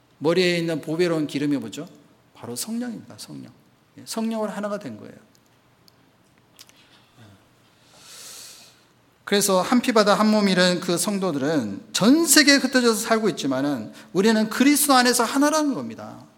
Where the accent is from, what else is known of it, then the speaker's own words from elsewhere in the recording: South Korea; 그래서 이제 저보고 어디서 왔냐고, 그래서 한국에서 왔다고.